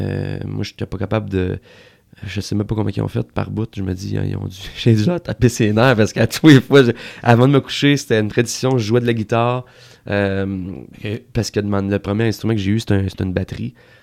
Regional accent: Quebec, Canada; je suis un Québécois, je parle français, puis ma première langue c'est le français.

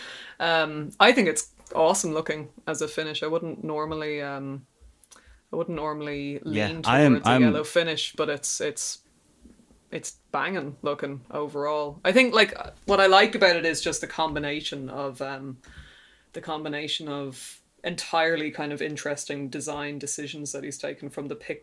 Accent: Ireland; accent: Irish; In my handy Irish accent for my overpronounced or.

